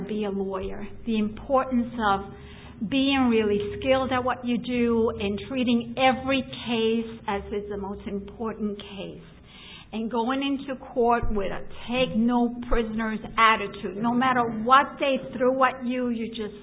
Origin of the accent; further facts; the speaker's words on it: New York, United States; Growing up in Eastern New York, I certainly was exposed to a lot of social injustice